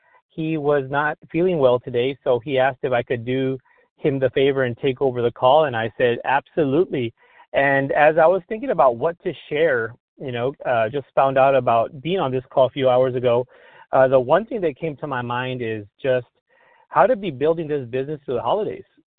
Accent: Edinburg, Texas, United States; I'm from Edinburgh, Texas. That's deep, deep down south Texas in the Rio Grande Valley.

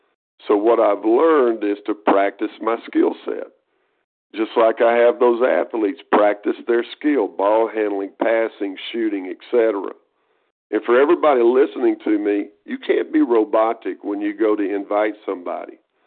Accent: Nacogdoches, Texas, United States; one of my real dear friends is driven all night to be down in my hometown of Nacogdoches right now.

